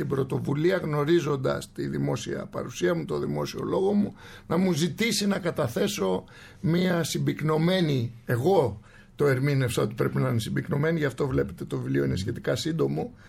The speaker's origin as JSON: {"language": "Greek", "town": "Athens", "region": "Attica", "country": "Greece", "tie": "born or raised there", "said": "Είμαι Αθηναίος πελοποννησιακής καταγωγής, δηλαδή γεννημένος στην Αθήνα και εγώ και ο πατέρας μου, αλλά και το, η γενιά, ας το πούμε, και ο παππούς μου"}